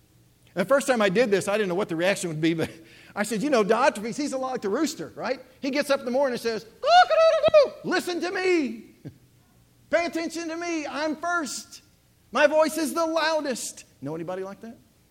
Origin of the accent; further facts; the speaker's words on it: St. Louis, Missouri, United States; My very best friend, by the name of Perry Lewis, I grew up with in St. Louis